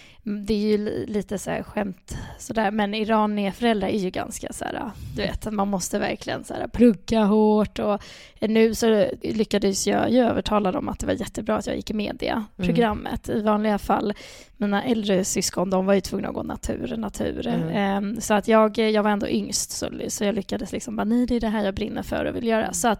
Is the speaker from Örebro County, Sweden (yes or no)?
no; Stockholm, Stockholm County, Sweden; born or raised there; also born or lived in Ekerö